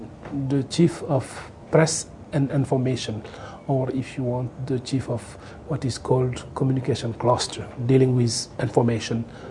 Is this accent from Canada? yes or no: no; France; English is a second language; also born or lived in Senegal; I'm from Senegal originally, but I'm living in France for something like 40 years. I grew up there, I went to school, to university there.